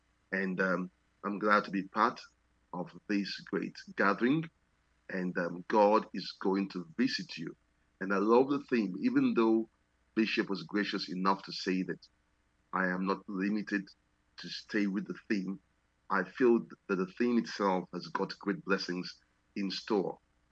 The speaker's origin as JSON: {"language": "English", "country": "Sierra Leone", "moved": "yes", "lives_now": "United States", "said": "I come from Sierra Leone. I am presently in the United States, but this is not my homeland."}